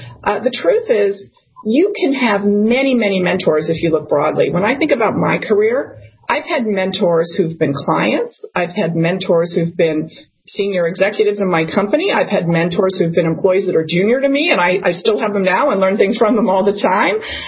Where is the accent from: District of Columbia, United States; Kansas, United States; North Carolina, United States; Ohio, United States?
District of Columbia, United States; Washington; now in New York City, United States; I didn't grow up in New York City, where I live now, I grew up in Washington, D.C.